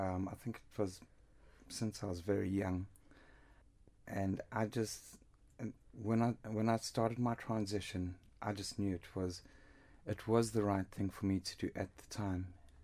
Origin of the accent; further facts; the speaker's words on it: South Africa; also born or lived in London; now in Harrogate, United Kingdom; Well, we immigrated from South Africa.